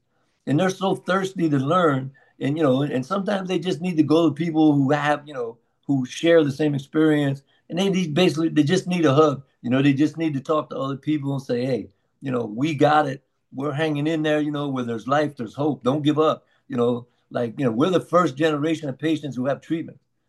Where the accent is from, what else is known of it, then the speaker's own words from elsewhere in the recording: Kansas City, United States; I mean, here in my hometown in Kansas City, they have a free clinic with four locations.